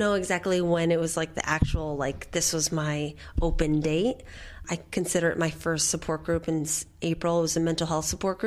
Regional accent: Catskill, New York, United States; it's not far from Albany, so providing these services to my hometown really makes me feel good.

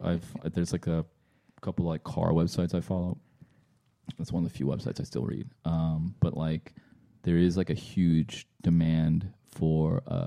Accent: San Francisco, California, United States; I grew up in San Francisco. So like, we were thankful that I had like a lot of Korean people, a lot of Chinese people, a lot of Vietnamese people.

